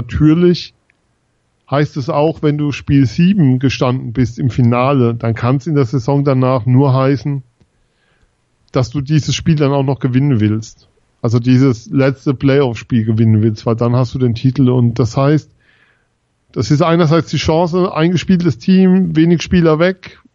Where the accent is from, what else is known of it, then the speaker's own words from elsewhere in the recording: Mannheim, Baden-Württemberg, Germany; Wenn ich hier jetzt sage, als Mannheimer, dass Berlin Meister wird